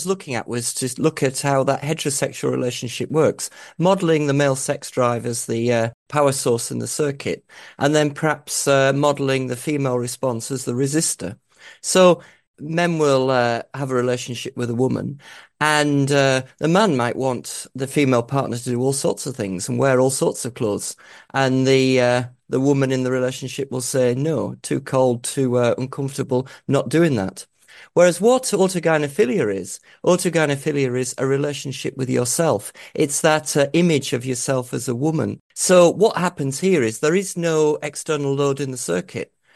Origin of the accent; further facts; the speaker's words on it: England, United Kingdom; I'm from the north of England, so I'm not from Scotland, but from about 100 km south of the Scottish border.